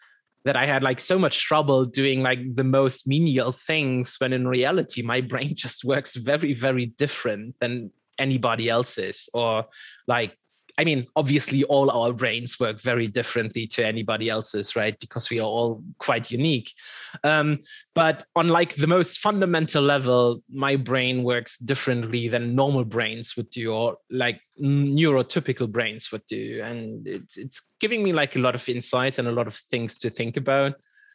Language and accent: English; Germany; There wasn't really any exposure to technology, not within the GDR times, at least not that I can remember. You have to sort of keep in mind, I was like 6 years old when the reunif